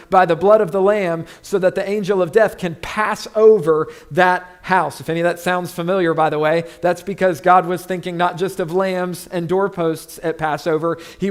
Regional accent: Florida, United States; everybody in my home state of Florida

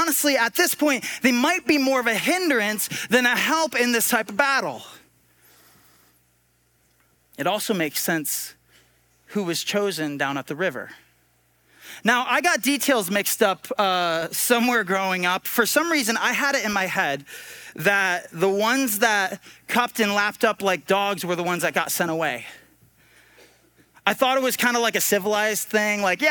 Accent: Appalachia, United States; There are noises that dog makes that I have heard growing up in the Appalachian Hills.

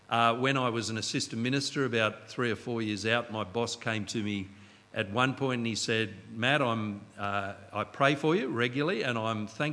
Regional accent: Australia; I think one of the reasons is we're Australian, and that's not an excuse.

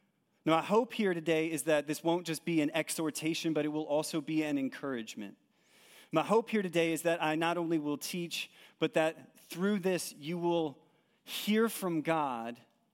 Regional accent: Aledo, Texas, United States; I was born and raised here in Aledo.

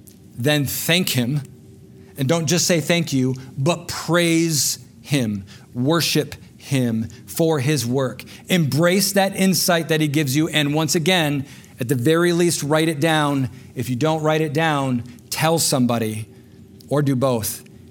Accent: Jackson, Michigan, United States; I grew up in Jackson. I went to college in Kalamazoo. I started teaching in Battle Creek. I moved back to Jackson.

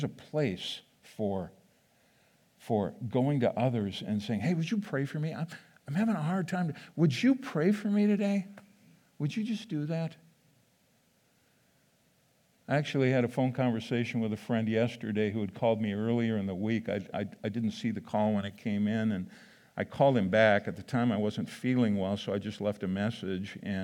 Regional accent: Midwest, United States; I grew up in the Midwest where you just kind of get trained and told

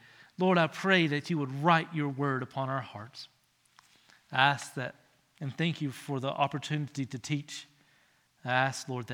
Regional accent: Virginia, United States; Growing up in Virginia, I had the great opportunity of taking a field trip

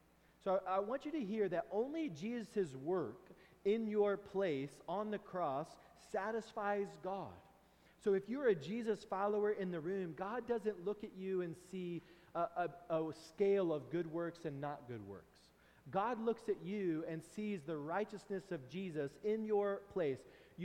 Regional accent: Texas, United States; I grew up in Texas where we have to mow about 50 weeks a year

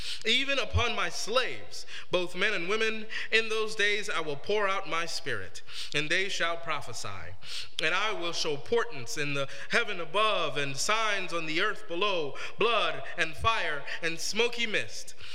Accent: Guyana; But Guyana, where I'm actually from, is in South America

